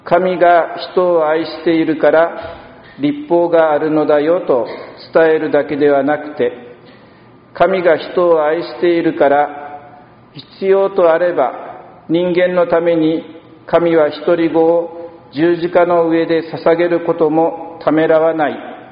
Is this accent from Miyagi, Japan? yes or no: no; Tainoura, Nagasaki, Japan; 検診を受けてから故郷の滞納羅のレンガの教会、青佐ヶ浦の教会を見に行った時、あっと思ったのです。